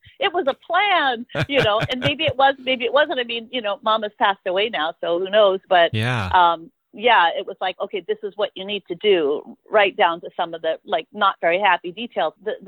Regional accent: California, United States; Okay, we grew up all different places, but in California, we moved a lot because my mom was trying to stay one step ahead of the social workers, so we bounced and bounced.

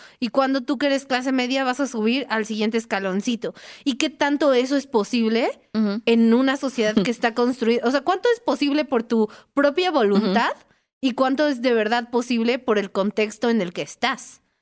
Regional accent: Iztapalapa, Mexico City, Mexico; que yo soy de Iztapalapa, entonces puedo decir esa broma

